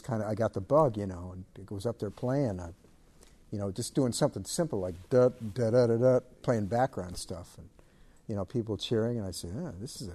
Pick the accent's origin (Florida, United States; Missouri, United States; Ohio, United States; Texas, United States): Missouri, United States; St. Louis; like teenage dances around where I grew up in St. Louis.